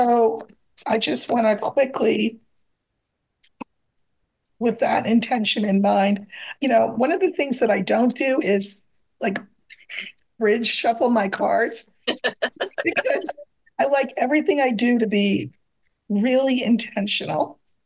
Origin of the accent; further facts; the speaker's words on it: New Jersey, United States; now in California, United States; I'm coming from New Jersey, but now I live in California